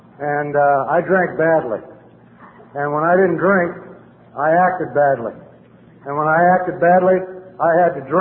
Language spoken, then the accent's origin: English; Danville, Illinois, United States; When I was growing up in Danville, Illinois, and I visualized and thought about what alcoholics look like